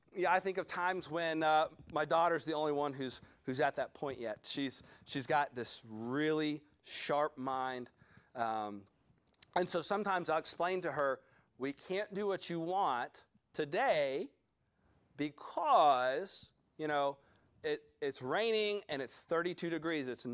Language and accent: English; Georgia, United States; also born or lived in South Carolina; There was a lady at the church I grew up in Georgia. You thought I was from South Carolina. No, I was a transplant from South Carolina. You've really got a Georgia boy on your hands.